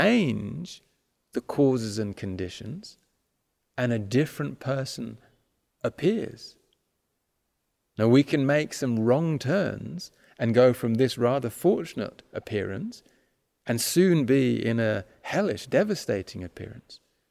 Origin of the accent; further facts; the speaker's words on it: United Kingdom; I am British, that's my nationality.